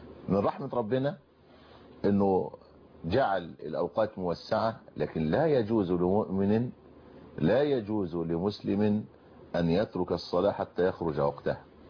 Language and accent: Arabic; Egypt; وطبعا احنا عندنا في مصر دايما نستهزئ ونسخر بهؤلاء الذين لا يصلون